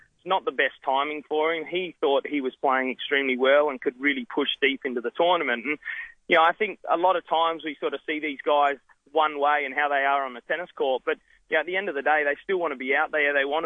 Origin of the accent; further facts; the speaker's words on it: Adelaide, South Australia, Australia; growing up in Adelaide, it's AFL or it's nothing, you know.